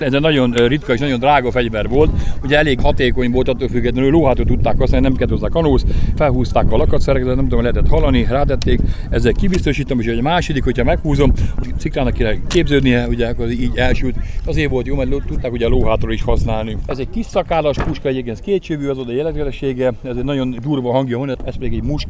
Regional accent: Eger, Heves, Hungary; ugye én egri vagyok, csak onnan költöztem a Várpataláról, Egerbe költöztem

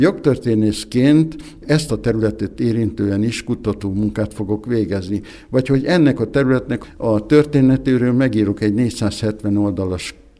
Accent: Pácin, Borsod-Abaúj-Zemplén, Hungary; Hát igen, én Pácink községbe születtem. Gyermekkorom, ifjúsági korom legszebb faluja és települése volt, különösen addig, amíg a nagyszüleim éltek.

